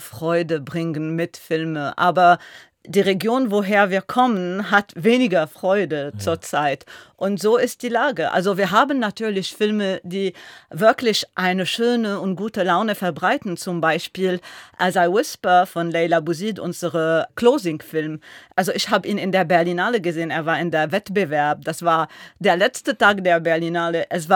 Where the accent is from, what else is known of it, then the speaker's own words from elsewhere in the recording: Lebanon; Ich bin Libanesin.